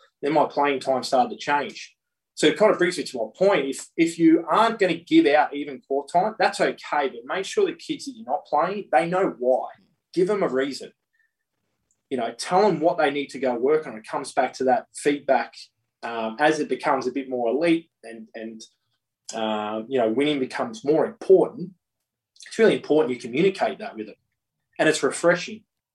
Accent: Australia; I'm Australian and I'm your captain.

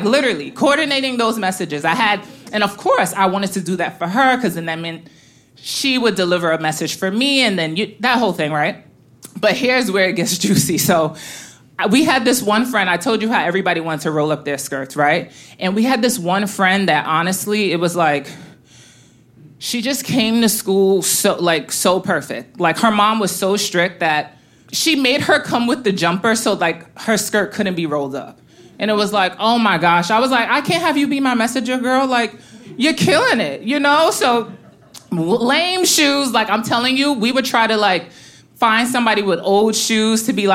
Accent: Brooklyn, New York, United States; We got, like, you know, old school Italians from Brooklyn, and I'm from Bed-Stuy, so we had that, Fort Greene, like literally all over.

